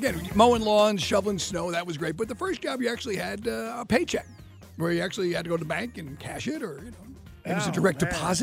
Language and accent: English; New York, United States; filled with booze in my hometown in Long Island.